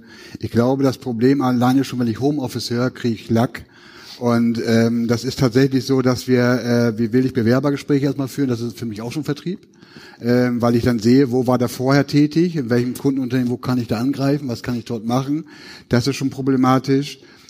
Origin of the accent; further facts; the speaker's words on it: Lower Saxony, Germany; wie man hört, ich komme aus Ostfriesland